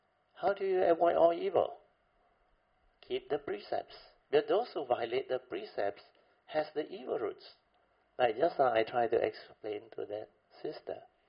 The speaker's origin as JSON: {"language": "English", "country": "Malaysia", "said": "We are especially Malaysian, no?"}